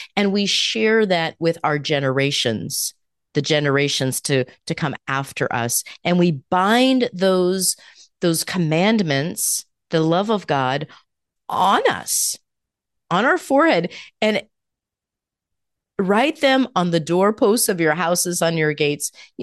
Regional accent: Portland, Oregon, United States; I came from Portland, Oregon, which is a bigger city where there is much homelessness and mental illness that's very visible all over the place.

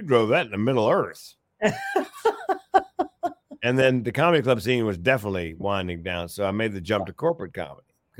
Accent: Raleigh, North Carolina, United States; And a radio station in Raleigh, my hometown

